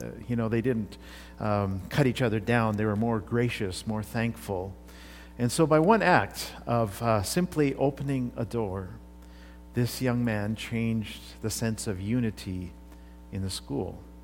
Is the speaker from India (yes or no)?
yes; India; Ed was one of those uncles I grew up with in India.